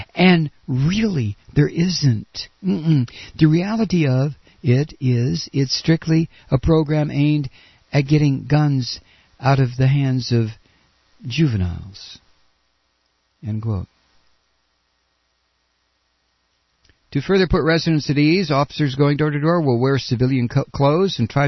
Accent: Toledo, Ohio, United States; That's my hometown. A lot of vacant buildings in downtown Toledo.

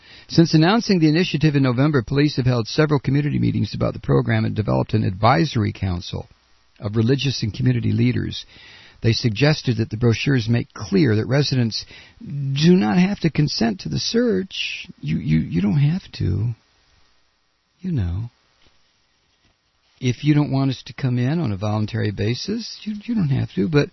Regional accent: Toledo, Ohio, United States; That's my hometown. A lot of vacant buildings in downtown Toledo.

